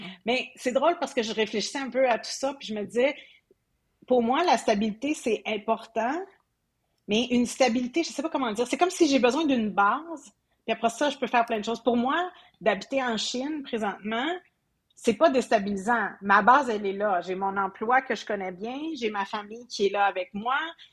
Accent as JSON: {"language": "French", "town": "Greenfield Park", "region": "Quebec", "country": "Canada", "tie": "born or raised there", "said": "moi, je viens d'une ville, la rive sud de Montréal, qui s'appelle Greenfield Park, qui fait maintenant partie de Longueuil. La particularité de cette ville-là, c'est que c'était surtout anglophone. Donc, très, très vite, l'anglais, ça fait partie de ma vie."}